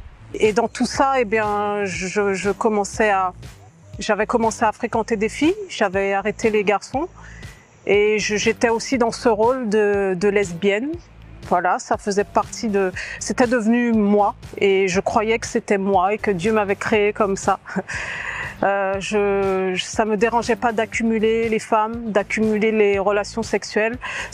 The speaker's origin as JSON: {"language": "French", "country": "Guadeloupe", "also_born_or_lived": "Réunion", "said": "aujourd'hui je vais vous raconter comment j'ai rencontré Jésus. Je suis guadeloupéenne et réunionnaise."}